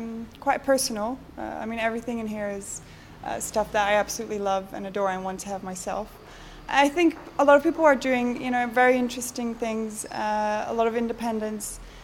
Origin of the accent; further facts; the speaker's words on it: Amsterdam, North Holland, Netherlands; moved away as an adult; now in London, United Kingdom; I'm 25 years old, I'm from Amsterdam.